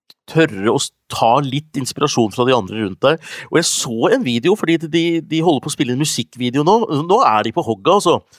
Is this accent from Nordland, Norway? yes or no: no; Gjøvik, Innlandet, Norway; jeg er fra Gjøvik, vet du, Mjøsa